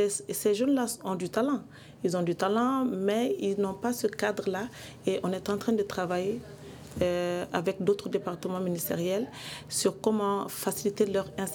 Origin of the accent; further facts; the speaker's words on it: Mali; lorsqu'on est malien, il faut qu'on soit fier d'être malien